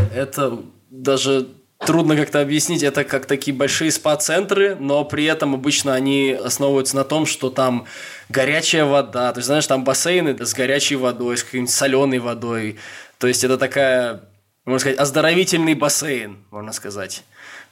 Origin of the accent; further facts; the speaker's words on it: Moscow, Russia; now in Hamburg, Germany; Да, дорогие слушатели, я на самом деле сейчас записываю это все из Гамбурга. Я живу там уже лет 5-4 с чем-то. Сам я из Москвы.